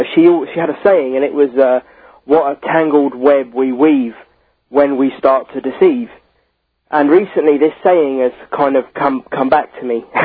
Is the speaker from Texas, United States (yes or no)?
yes; Texas, United States; I'm from Texas.